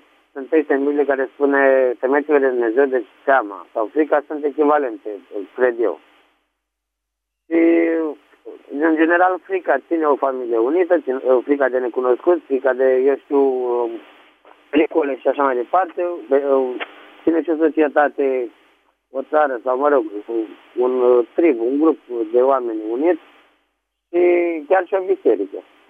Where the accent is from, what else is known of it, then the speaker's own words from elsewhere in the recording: Buzău, Buzău County, Romania; sunt din Buzău, lucrez în București.